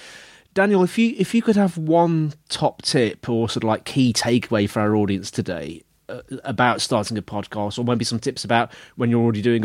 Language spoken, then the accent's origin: English; United Kingdom; sorry, I'm British